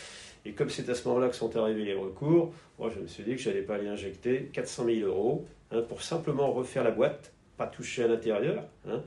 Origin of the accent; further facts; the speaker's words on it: Brittany, France; Moi, je suis breton, hein